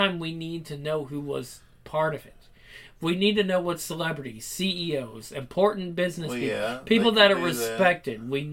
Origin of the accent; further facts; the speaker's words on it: United States; I've been in this country for 40 years, guys. 1985 is when I was born. Born an American, love this country